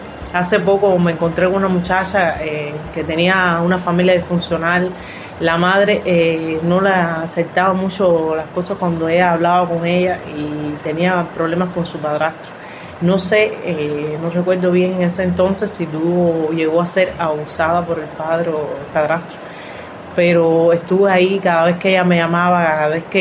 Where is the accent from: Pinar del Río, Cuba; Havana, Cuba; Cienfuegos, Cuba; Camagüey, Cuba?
Cienfuegos, Cuba; Provengo de la provincia de Cienfuegos, donde también cumplí la voz de jefe sector allá. Y ya después, al regresar aquí a la provincia